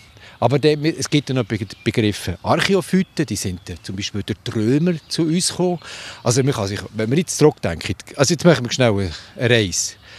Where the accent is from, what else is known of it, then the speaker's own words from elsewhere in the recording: Switzerland; Wir haben bei uns in der Schweiz 4 von diesen Impatiens-Arten, von diesen Springkräutern.